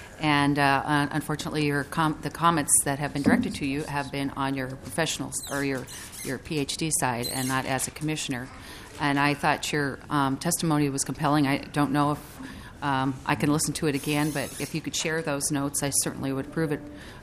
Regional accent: Colorado, United States; Being from born and raised in Colorado, I can attest to the comments from the governor.

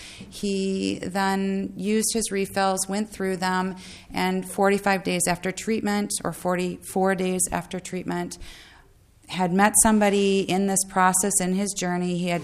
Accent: Edina, Minnesota, United States; We grew up in Edina. We were privileged, and graduated from the University of Minnesota.

